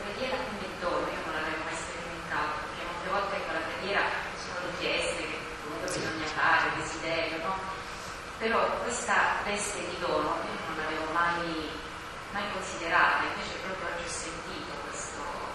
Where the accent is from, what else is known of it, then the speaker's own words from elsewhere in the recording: Teramo, Abruzzo, Italy; Io sono di Teramo